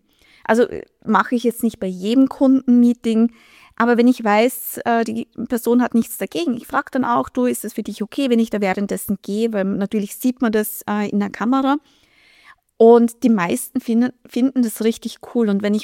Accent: Styria, Austria; Ja, ich kann meistens nicht verbergen, woher ich komme. Ich komme aus Österreich, genauer gesagt aus der grünen Steiermark in der Nähe von Graz.

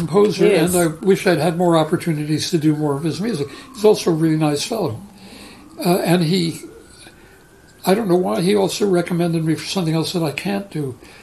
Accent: New Haven, Connecticut, United States; But then, of course, I was from New Haven, and he had gone to Yale, and, you know, he's from Connecticut, so eventually you develop that kind of patriotic feeling about New England.

